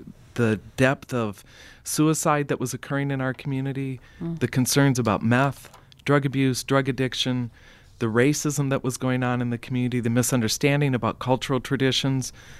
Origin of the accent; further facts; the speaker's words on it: Rapid City, South Dakota, United States; I'm a fifth-generation South Dakotan raised in Rapid City, and when I came back home